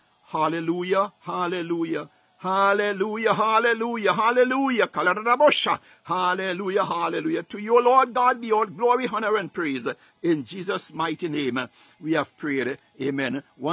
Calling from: Baltimore, Maryland, United States; Until we meet again … I am speaking from Baltimore, Maryland.

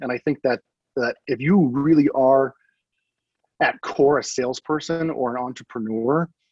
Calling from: Boise, Idaho, United States; I'm down here in Boise, Idaho, in that market, the lovely Treasure Valley in not Iowa, in the center of the United States, but way out in the Northwest.

